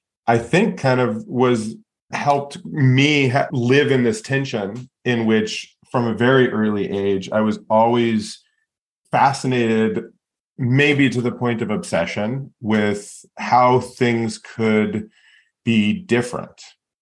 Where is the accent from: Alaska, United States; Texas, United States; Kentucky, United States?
Alaska, United States; born there; the Cliff Note version, I guess, is I was born in Alaska.